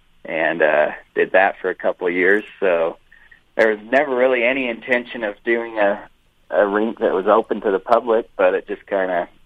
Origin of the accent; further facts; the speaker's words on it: Cedar City, Utah, United States; So I'm from Cedar City, Utah. Lived here most of my life, except for just a little bit of time in a few other places. But, yeah, mostly just a Cedar City guy.